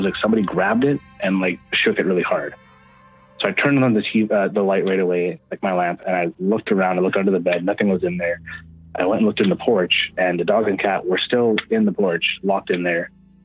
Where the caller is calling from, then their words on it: Manitoba, Canada; from Manitoba.